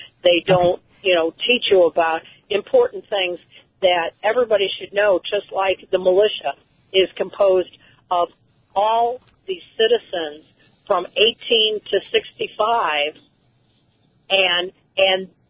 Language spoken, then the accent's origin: English; Missouri, United States; I say I'm an American because I was born in the state of Missouri. So I am a Missourian, but I am also an American